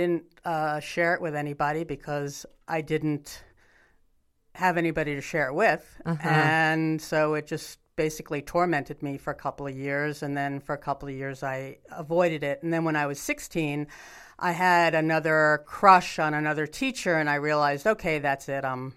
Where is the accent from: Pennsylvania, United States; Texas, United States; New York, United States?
New York, United States; New York City; On the Lower East Side.